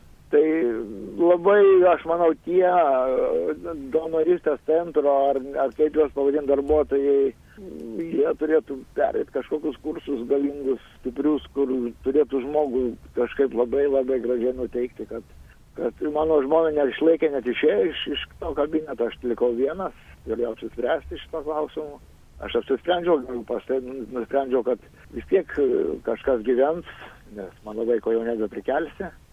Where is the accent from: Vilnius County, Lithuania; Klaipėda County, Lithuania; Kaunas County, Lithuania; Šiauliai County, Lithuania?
Kaunas County, Lithuania; Kaunas; Aš esu kaunietis